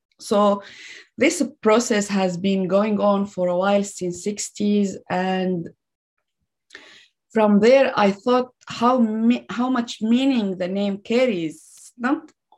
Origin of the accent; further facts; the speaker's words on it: Syria; when I say I'm from Syria, and when I say Kurdish